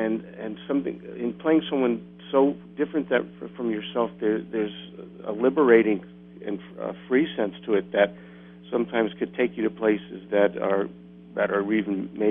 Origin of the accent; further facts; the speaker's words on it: Brooklyn, New York, United States; Well, I grew up in Brooklyn